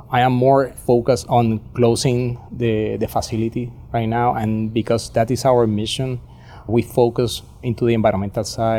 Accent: Puerto Rico; I am native from Puerto Rico. I have lived in the island for many years

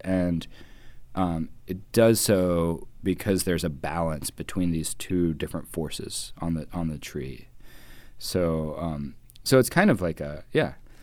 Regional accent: Kentucky, United States; so fully as a Kentuckian, and I just thought it humorous that this quiz said that I was not, that I was from New Mexico, right?

